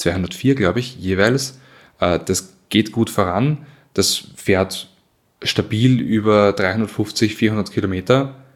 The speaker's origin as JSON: {"language": "German", "country": "Austria", "said": "Bei uns in Österreich"}